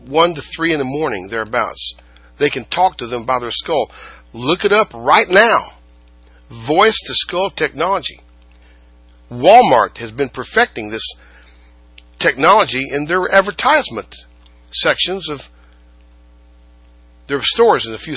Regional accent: Ireland; And so, well, I'm Irish, so I'm not going to hide it. Because I'm Irish and they're Irish.

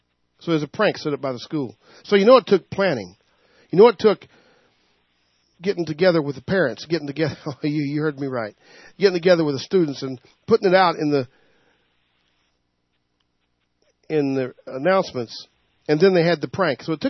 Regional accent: the South, United States; Y'all. There was, yeah, I'm from the South. Y'all. All y'all.

